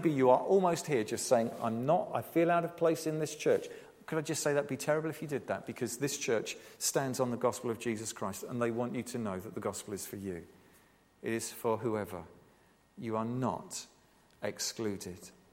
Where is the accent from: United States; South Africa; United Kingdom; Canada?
United Kingdom; Ilford, London; I was brought up in Ilford. When I was a kid, many years ago, I was brought up in Ilford.